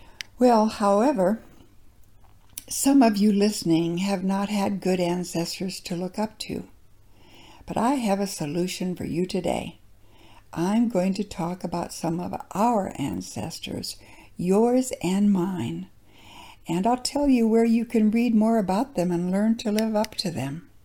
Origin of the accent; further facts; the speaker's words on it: South Dakota, United States; Growing up in South Dakota, I am blessed to have had wonderful parents and grandparents.